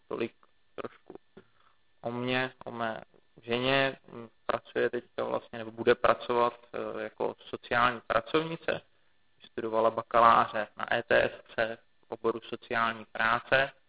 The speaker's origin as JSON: {"language": "Czech", "town": "Liberec", "region": "Liberec Region", "country": "Czechia", "said": "Původem já jsem z Liberce"}